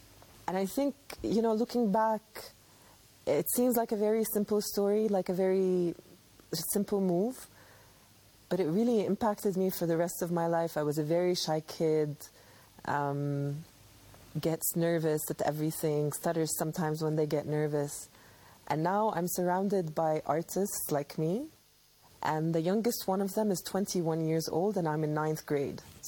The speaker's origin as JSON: {"language": "English", "town": "Amman", "region": "Amman Governorate", "country": "Jordan", "tie": "born or raised there", "said": "And I grew up in Amman, and there was only one art school in the entire city."}